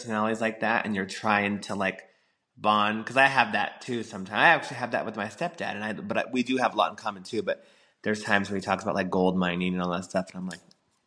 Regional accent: California, United States; Well, it's because we're from California.

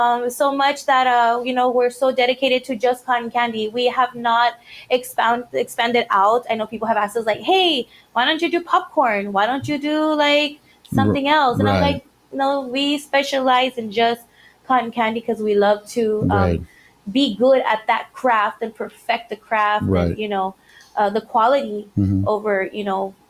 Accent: Edinburg, Texas, United States; I am born and raised in Edinburgh, Texas.

